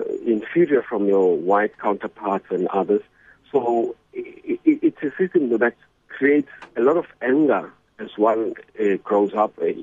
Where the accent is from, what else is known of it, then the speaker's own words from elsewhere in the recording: Orlando West, Gauteng, South Africa; And growing up in Orlando West and in Zimbabwe, just down the road from the stop hostel, there were riots in the streets.